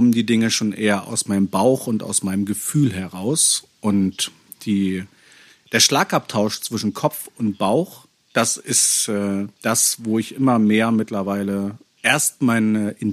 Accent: Northern Germany, Germany; Ich bin ja auch ein Norddeutscher, ne?

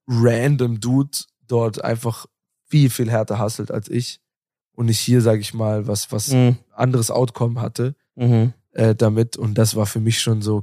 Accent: Bosnia & Herzegovina; moved away; gerade Bosnien und Herzegowina, wo ich herkomme

